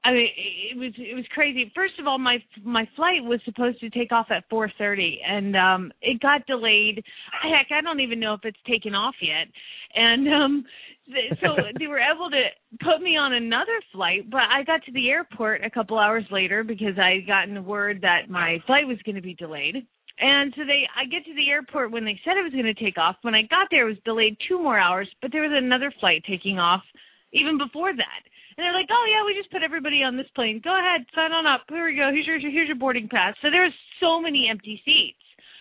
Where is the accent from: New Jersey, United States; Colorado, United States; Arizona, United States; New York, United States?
Arizona, United States; Phoenix; from Phoenix, Arizona